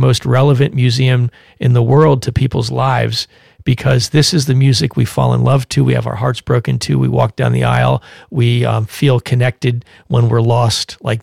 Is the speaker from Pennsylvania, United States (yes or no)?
yes; Philadelphia, Pennsylvania, United States; my hometown, Philadelphia, Pennsylvania